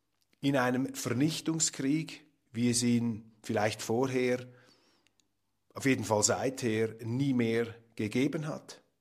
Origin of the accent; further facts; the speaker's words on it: Switzerland; Dieses Bild, meine Damen und Herren, löst in mir als Schweizer ein fundiertes Unbehagen aus.